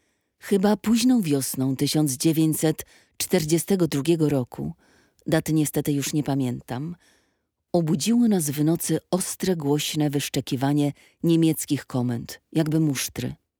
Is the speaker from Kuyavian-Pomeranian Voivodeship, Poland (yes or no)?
no; Warsaw, Masovian Voivodeship, Poland; born there; urodzona w 1929 roku. Urodziłam się w Warszawie.